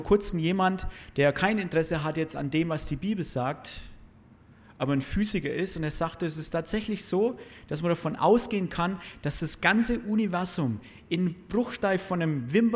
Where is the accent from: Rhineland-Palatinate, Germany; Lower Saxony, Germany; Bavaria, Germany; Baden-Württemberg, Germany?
Bavaria, Germany; ich komme vom Bodenseehof. Bin kein Deutscher, sondern Oberfranke.